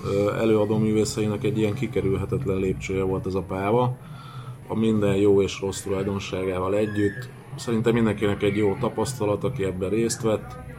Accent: Páty, Pest, Hungary; Egészen addig, amíg Pátyra nem költöztünk, ahol végül is én felnőttem, és a mai napig ott élek

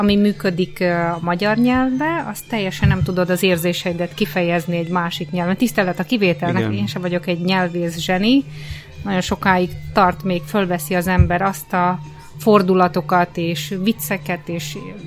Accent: Southern Slovakia, Slovakia; felvidékről vagyok, olyan közel nőttem fel a határhoz, tévét néztük, más nem is néztünk, csak magyar tévét, minden eljutott hozzánk

